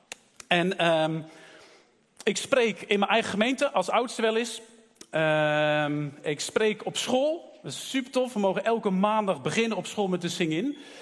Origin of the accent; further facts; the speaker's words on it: Werkendam, North Brabant, Netherlands; Ik kom uit Werkendam. Net nog Noord-Brabant.